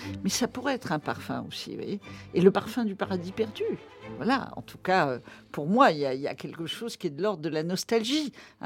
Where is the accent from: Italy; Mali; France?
Mali; Bamako; born there; moi je suis née à Bamako, je suis née sous l'arbre à palabre.